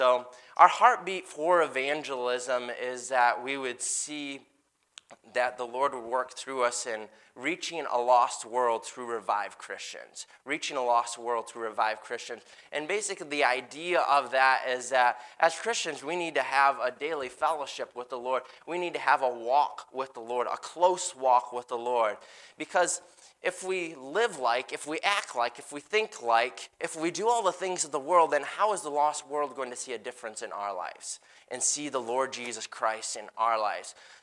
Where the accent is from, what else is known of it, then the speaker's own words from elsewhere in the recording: Shelby Township, Michigan, United States; I grew up in Shelby Township. I'm the number six of seven